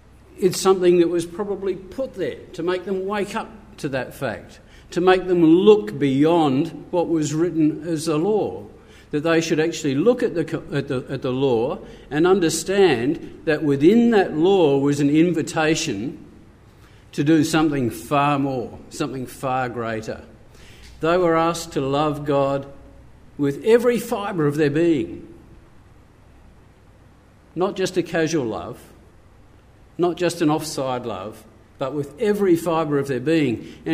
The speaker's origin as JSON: {"language": "English", "region": "South Australia", "country": "Australia", "said": "from South Australia. I go to the South Adelaide meeting over there."}